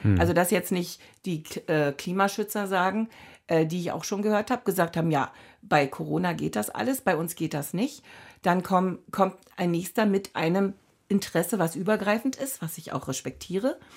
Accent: East Germany, Germany; gerade weil wir ja als Ostdeutsche auch die Repräsentanzlücken von uns Ostdeutschen beklagen

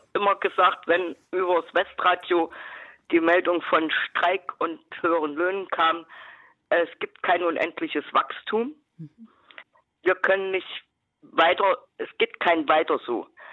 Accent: Jena, Thuringia, Germany; Ich komme aus Jena

